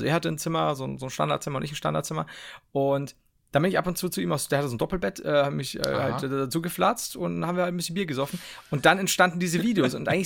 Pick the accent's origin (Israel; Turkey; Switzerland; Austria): Turkey; merkt man, ich komme aus der Türkei, da dienen die so.